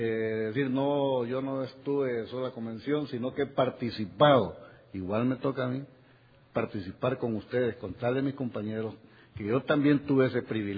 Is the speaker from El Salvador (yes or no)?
yes; El Salvador; now in Guatemala; Fíjense que yo también soy salvadoreño y resido en Guatemala.